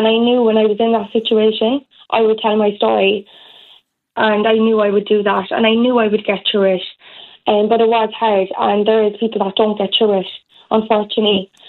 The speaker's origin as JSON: {"language": "English", "town": "Carrigaline", "region": "Munster", "country": "Ireland", "tie": "born or raised there", "said": "to get to property I'm in now, in Carrigaline, in my hometown."}